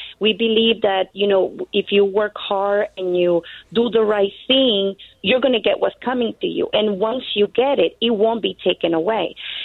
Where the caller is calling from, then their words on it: Puerto Rico; English is a second language; I am a U.S. citizen. I am from Puerto Rico. And Puerto Rico, compared to the mainland, is a complete different world.